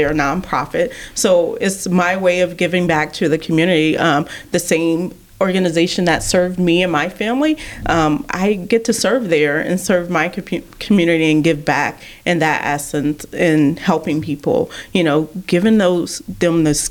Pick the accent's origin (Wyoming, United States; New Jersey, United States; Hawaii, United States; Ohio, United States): Ohio, United States; Columbus; I grew up in the Central Ohio area, Short North area, a single mom household.